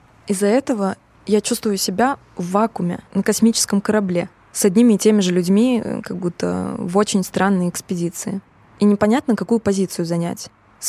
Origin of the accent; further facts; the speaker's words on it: Russia; никогда больше не скрывала, что я из России